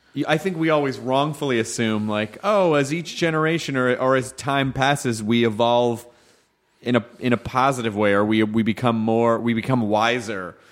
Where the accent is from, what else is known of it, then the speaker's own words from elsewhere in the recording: Memphis, Tennessee, United States; also born or lived in Florida, United States / Jonesboro, United States / Louisville, United States; Memphis, Tennessee. And my mom was from Florida, so I also lived in Florida part-time when I was a kid, too. So it was between... I lived in Memphis, Jonesboro, Arkansas, Louisville, Kentucky